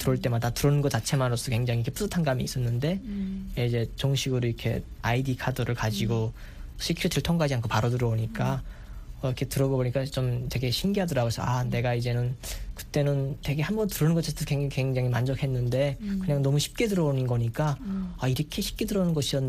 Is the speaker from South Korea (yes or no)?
no; North Korea; 제가 북한에서 왔다고 해도 꿈쩍 안 해요.